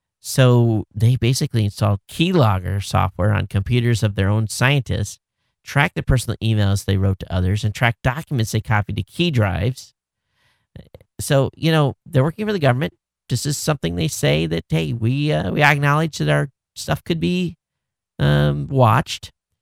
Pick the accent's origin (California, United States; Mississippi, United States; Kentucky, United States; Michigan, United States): Michigan, United States; moved away; You know, I grew up in Michigan. I haven't lived there, of course, in many, many years.